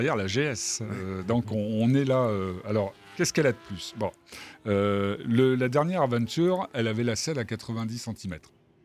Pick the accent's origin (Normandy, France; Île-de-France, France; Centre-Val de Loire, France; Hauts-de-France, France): Hauts-de-France, France; Lille; moi, je suis lillois